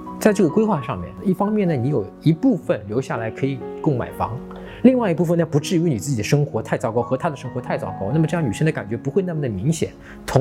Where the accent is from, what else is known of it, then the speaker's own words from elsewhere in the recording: China; 我们中国人讲最好的办法是什么你知道吗？中庸之道。